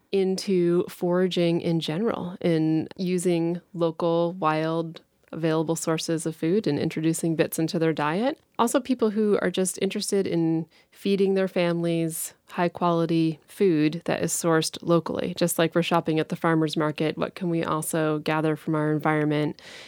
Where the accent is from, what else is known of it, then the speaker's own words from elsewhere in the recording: Northeast, United States; I grew up in the Northeast and spent a lot of time on the ocean, sailing off the coast of Maine and New Hampshire.